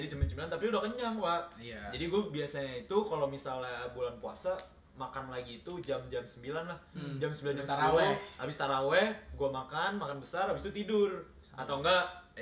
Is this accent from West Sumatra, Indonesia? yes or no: yes; Padang, West Sumatra, Indonesia; soalnya kan gue orang Padang kan, jadi gue beli